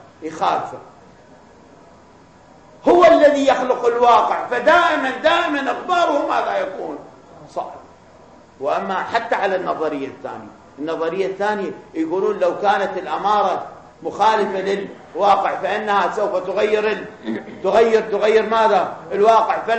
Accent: Iraq; أو شوف السياسة شلون تتدخل عندنا بالعراق

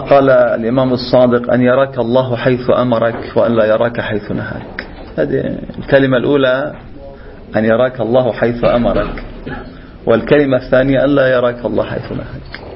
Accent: Lebanon

